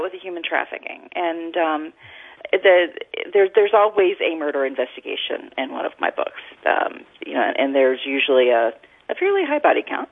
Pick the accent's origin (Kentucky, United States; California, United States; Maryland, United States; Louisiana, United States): Maryland, United States; Baltimore; now in Cincinnati, United States; Because I had just finished one in Baltimore, which is my hometown.